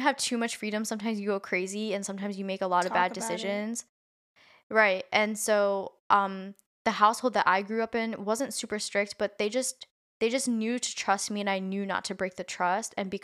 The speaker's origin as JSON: {"language": "English", "country": "Nigeria", "said": "I'm Nigerian, like, how do you date?"}